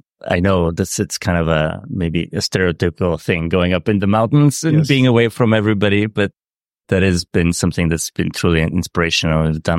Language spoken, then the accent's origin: English; Sofia, Sofia City, Bulgaria; I grew up in Sofia in Bulgaria, and we have a mountain right up above the city